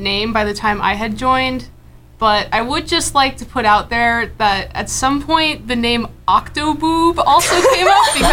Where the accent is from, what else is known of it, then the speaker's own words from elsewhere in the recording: California, United States; I'm actually from the Bay Area, California. And we do have a music scene down there, but it's not quite as concentrated.